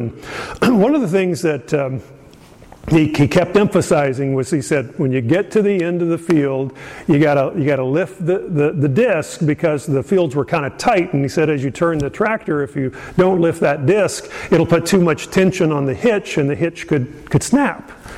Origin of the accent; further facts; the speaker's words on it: Terre Haute, Indiana, United States; I grew up near Terre Haute, Indiana, outside in a rural community